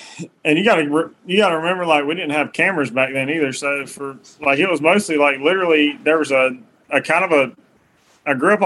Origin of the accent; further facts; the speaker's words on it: Georgia, United States; Sure. So I'm from Middle Georgia. It's funny, like my dad actually grew up in like Central Florida and moved to Georgia to deer hunt.